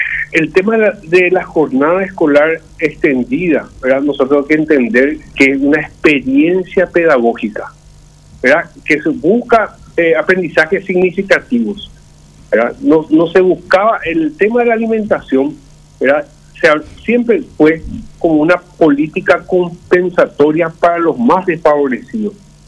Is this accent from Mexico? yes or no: no; Paraguay